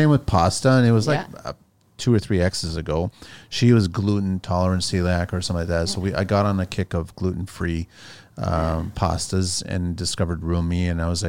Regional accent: Canada; I'm a Canadian, so I care about Canadians, and I care about Canadian soil

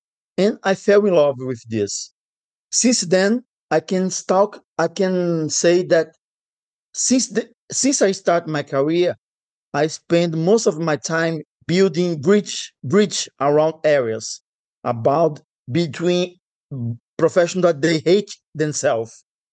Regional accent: Brazil; born there; English is a second language; I was born in Brazil. I decided to stay in Brazil forever.

